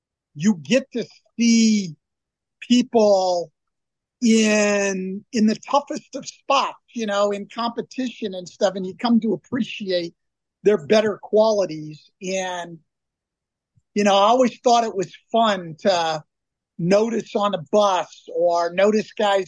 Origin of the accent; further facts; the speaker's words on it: California, United States; I grew up in the Bay Area in California where the Black Panthers started in Oakland